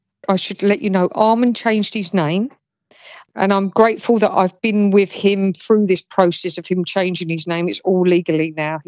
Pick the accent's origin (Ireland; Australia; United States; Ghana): Ireland; I wanted March the 17th, Paddy's Day, because I'm Irish, and I just thought, luck of the Irish.